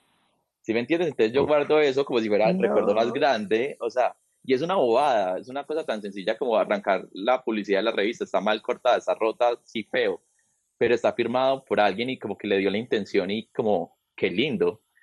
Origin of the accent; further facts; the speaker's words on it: Colombia; Entonces yo le dije como, soy de Colombia.